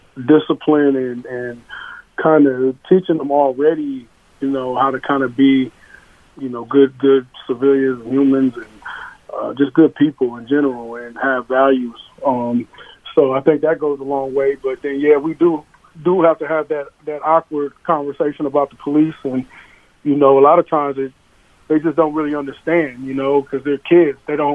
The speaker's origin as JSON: {"language": "English", "town": "Minneapolis", "region": "Minnesota", "country": "United States", "tie": "born or raised there", "said": "Well, I grew up in North Minneapolis, so back then they had a unit called the Gang Task Force"}